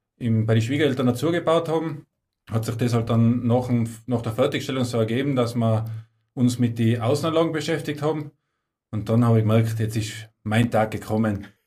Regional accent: Tyrol, Austria; now in Carinthia, Austria; bin ein waschechter Tiroler, wohne aber seit 17 Jahren in Süden Kärntens, in Süden Österreichs in Kärnten.

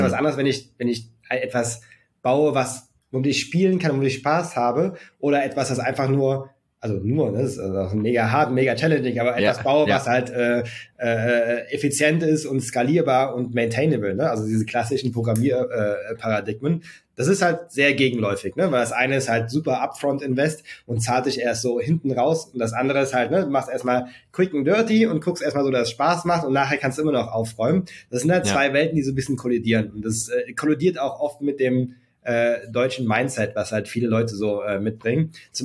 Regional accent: Germany; wie sind wir hier in Deutschland mit Games aufgewachsen? Das ist irgendwie, ich hatte früher einen Gameboy, dann irgendwie beim Kumpel bin ich dann Super Nintendo spielen gegangen.

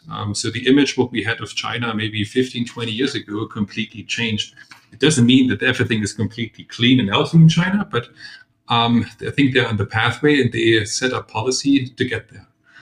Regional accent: Germany; English is a second language; But as you can hear in my accent, I'm also German. In Europe, we have a strong push

